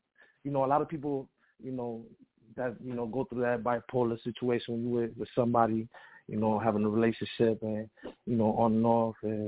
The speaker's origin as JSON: {"language": "English", "town": "Caguas", "country": "Puerto Rico", "said": "I'm from Puerto Rico, right now I represent, you know, Caguas, Puerto Rico, and also Hartford, Connecticut, 860"}